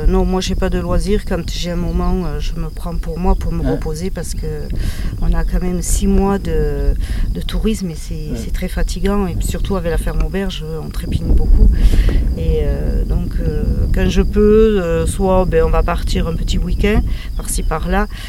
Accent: Occitanie, France; born there; Alors, je suis cossenarde. Donc, je suis née sur le Cosse Noir et donc j'habite sur le Cosse Méjean depuis pas loin de 40 ans.

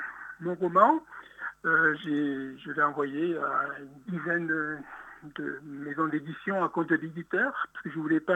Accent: Calvisson, Occitanie, France; Donc, moi, j'habitais à côté. Je suis originaire de Calvisson.

